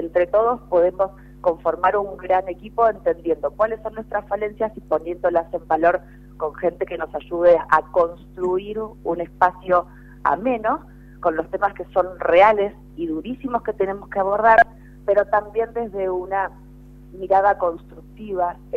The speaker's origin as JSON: {"language": "Spanish", "region": "Santa Fe", "country": "Argentina", "said": "como bien santafesinos que somos, a toda la provincia"}